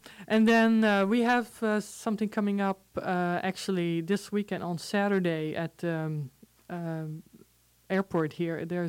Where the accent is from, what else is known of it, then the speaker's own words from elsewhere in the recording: Netherlands; accent: Dutch; English is a second language; also born or lived in Venezuela; now in United States; So I was actually born in Venezuela, but this is not Spanish. Spanish accent. It's Dutch. I grew up in the Netherlands, and then I immigrated to the United States.